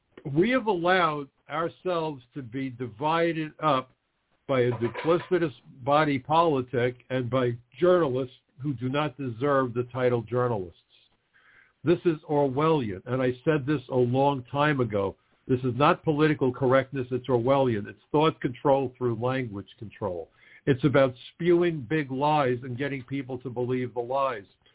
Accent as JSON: {"language": "English", "town": "Brooklyn", "region": "New York", "country": "United States", "said": "He comes from a small town in North Carolina. I come from Brooklyn, part of New York City, the biggest city in America."}